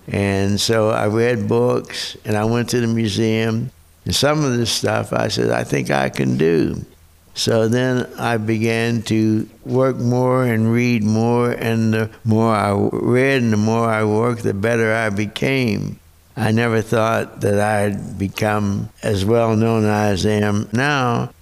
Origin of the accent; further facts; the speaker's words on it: New Castle, Pennsylvania, United States; My birthday is July 23, 1926. I grew up in Newcastle, Pennsylvania. My father was a coal miner, but he was a naturalist.